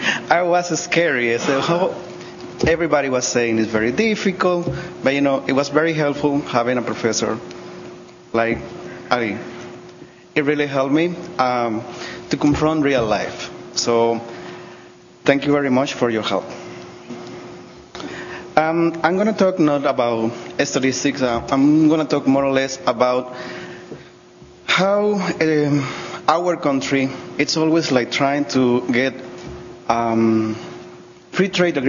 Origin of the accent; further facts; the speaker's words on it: Costa Rica; English is a second language; from Costa Rica also.